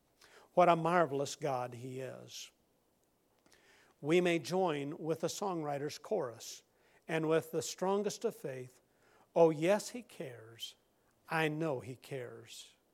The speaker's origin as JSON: {"language": "English", "region": "Nebraska", "country": "United States", "said": "And we're from Nebraska originally"}